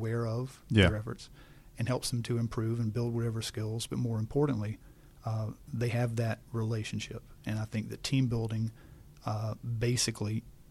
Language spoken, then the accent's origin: English; Georgia, United States; Growing up in Georgia, mm-hmm. very familiar with the Georgia Bulldogs